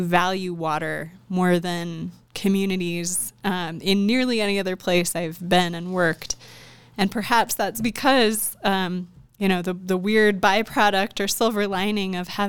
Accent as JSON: {"language": "English", "region": "Arizona", "country": "United States", "lives_now": "Denver, United States", "said": "I live in Denver and I get to work all over the state of Colorado. I'm from Arizona, another Western state, of course."}